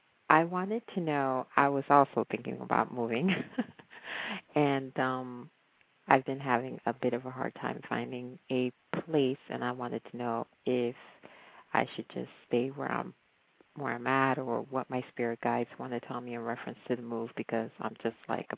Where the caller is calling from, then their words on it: Florida, United States; I'm calling from Florida.